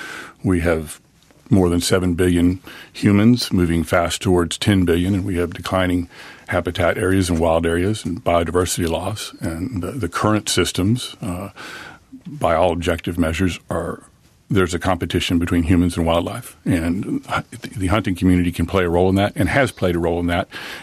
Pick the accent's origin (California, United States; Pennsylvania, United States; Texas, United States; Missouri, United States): Texas, United States; Dallas; born there; I was born in Dallas, Texas